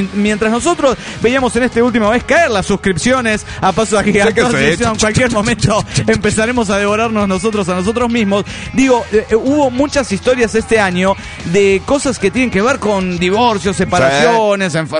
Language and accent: Spanish; Ecuador; Recuerden, yo soy de Ecuador, sí, y me fui al Perú a investigar.